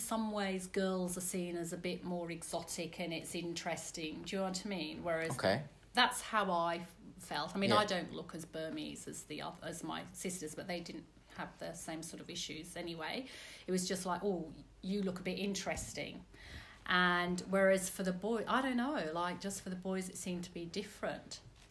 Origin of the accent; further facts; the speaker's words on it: Muswell Hill, London, United Kingdom; born there; also born or lived in Singapore; Well, I was born in Muswell Hill, which is North London.